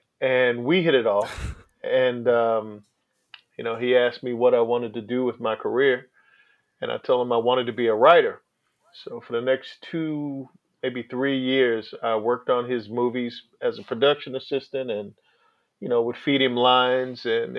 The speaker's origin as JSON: {"language": "English", "town": "Annapolis", "region": "Maryland", "country": "United States", "said": "I'm from Annapolis, Maryland."}